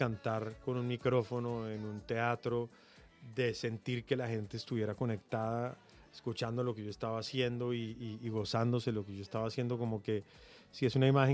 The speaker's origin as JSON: {"language": "Spanish", "country": "Colombia", "said": "la música ha hecho un papel muy importante en mostrar lo que de verdad somos los colombianos"}